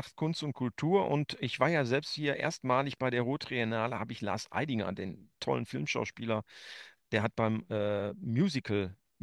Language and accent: German; Bottrop, North Rhine-Westphalia, Germany; born there; now in Bochum, Germany; Ich bin ja ein gebürtiger Bottroper. Deswegen kommt bei mir auch ein bisschen viel Bottrop manchmal vor. Wohne aber seit 95 in Bochum und bin da weit rumgekommen.